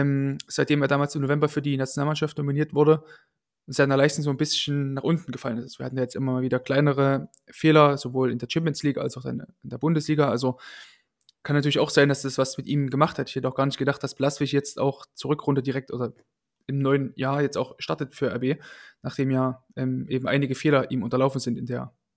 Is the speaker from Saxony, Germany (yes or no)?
yes; Leipzig, Saxony, Germany; Ja, sagt man auch bei uns in Leipzig tatsächlich auch so.